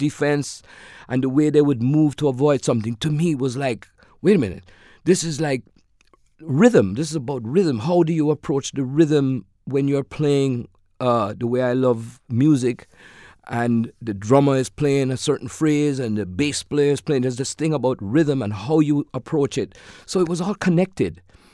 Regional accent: Kingston, Jamaica; I saw local boxing in my hometown of Kingston, Jamaica

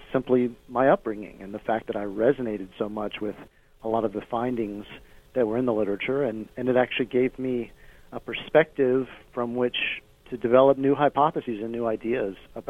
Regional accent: Alabama, United States; I'm a Southerner. I'm from Alabama. I spent all my childhood in the state of Alabama

